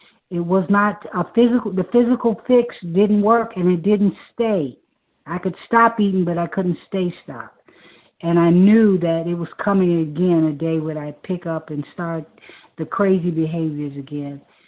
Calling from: Alabama, United States; also born or lived in Florida; I'm calling you from Alabama, recently moved from Florida

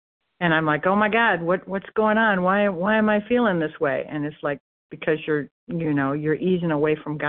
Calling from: Michigan, United States; from Michigan

